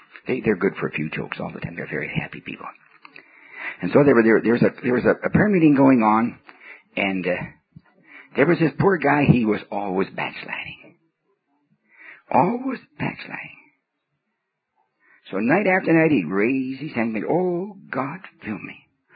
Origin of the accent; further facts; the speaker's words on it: Canada; born there; I'm a Canadian by birth.